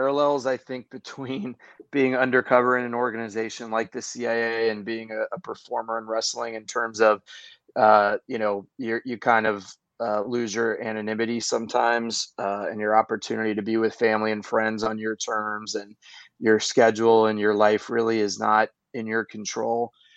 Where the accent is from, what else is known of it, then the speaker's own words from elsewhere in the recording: Florida, United States; So I grew up in Florida, and I was really a product of WCW.